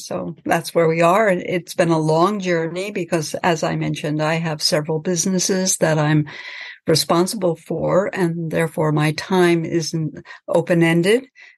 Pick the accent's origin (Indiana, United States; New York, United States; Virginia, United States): New York, United States; I'm from New York originally